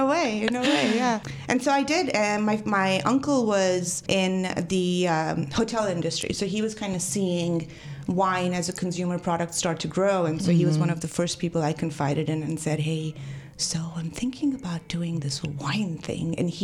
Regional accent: Mumbai, Maharashtra, India; So I'm born and raised in Mumbai.

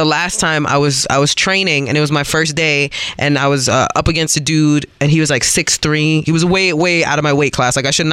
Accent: New York City, New York, United States; I'm born and raised. I'm born and raised in South Bronx.

